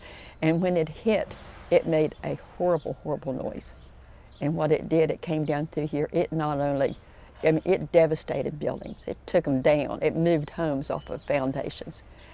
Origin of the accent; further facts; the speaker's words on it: Richwood, United States; I was born and raised here in Richwood, as native as can be.